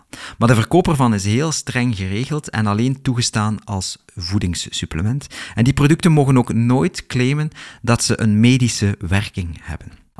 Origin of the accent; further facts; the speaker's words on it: Flanders, Belgium; accent: Flemish; dus excuseer mij voor mijn Vlaams accent.